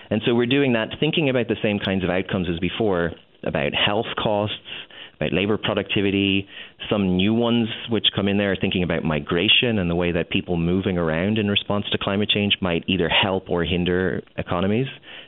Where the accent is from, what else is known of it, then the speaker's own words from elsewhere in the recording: Ireland; moved away as an adult; now in United States; So I'm from Ireland and I moved here 10 years ago because the U.S. has inarguably the greatest system of graduate education in the world.